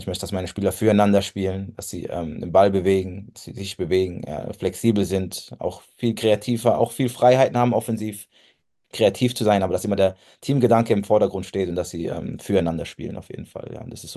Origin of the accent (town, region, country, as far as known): Speyer, Rhineland-Palatinate, Germany; born or raised there